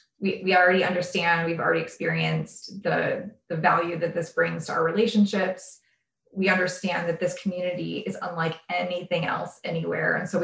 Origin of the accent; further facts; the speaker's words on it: Florida, United States; I grew up in Central Florida. So I was basically raised right next to Disney and Universal, and they are world-class.